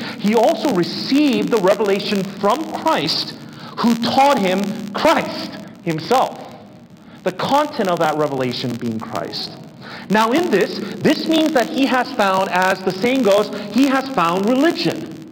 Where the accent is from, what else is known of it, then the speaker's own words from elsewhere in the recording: South Korea; I remember growing up in Korea, which was still a developing country